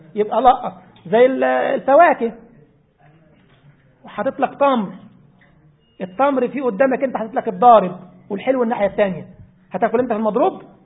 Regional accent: Egypt; زي بالضبط احنا عندنا في مصر الاكله اسمها الكوارع، صحيح؟

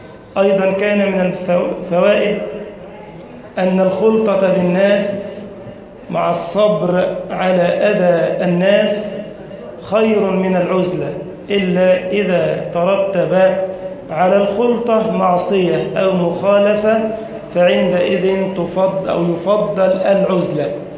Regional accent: Egypt; اللهم انشر أمنك وأمانك في بلدنا مصر وسائر بلاد المسلمين.

